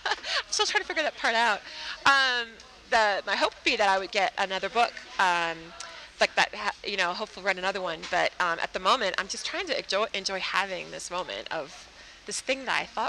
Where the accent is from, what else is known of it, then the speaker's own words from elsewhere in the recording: Wisconsin, United States; also born or lived in Florida; I'm originally from Wisconsin, and then Florida, and then here.